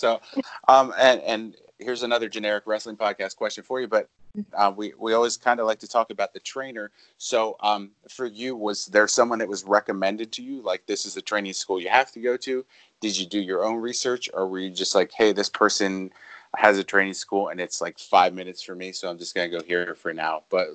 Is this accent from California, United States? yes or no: no; Lancaster, Pennsylvania, United States; Myself, I'm from Lancaster, so not too far off, but that's kind of what I grew up knowing as well.